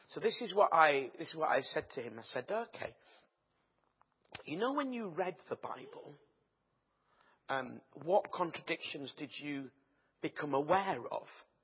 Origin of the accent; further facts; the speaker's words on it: Bradford, Yorkshire and the Humber, United Kingdom; And I'm from Bradford.